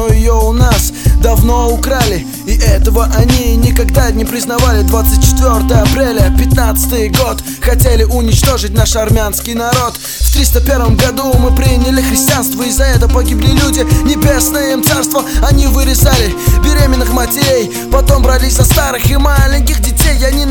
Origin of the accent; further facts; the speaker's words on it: Georgia; я армянин. Родом я с Грузии, но я не грузин. Мои предки с города Муша, это армянская земля.